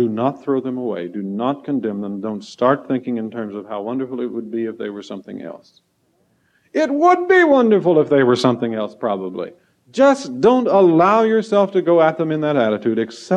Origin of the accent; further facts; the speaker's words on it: the Ozarks, United States; back where I was raised in the Ozarks